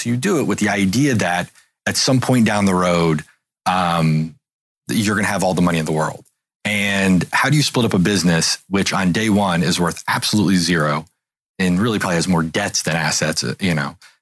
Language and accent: English; Memphis, Tennessee, United States; born or raised there